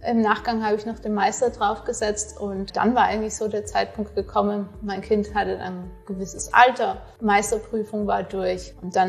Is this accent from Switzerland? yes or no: no; Trentino-Alto Adige, Italy; ich komme ursprünglich aus Südtirol und dementsprechend ist Holz für mich ein Material, was ich unheimlich gerne um mich habe.